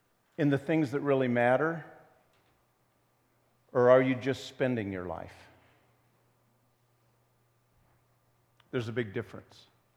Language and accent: English; Midwest, United States; because that's what we think in terms of when we're from the Midwest and never see the sea.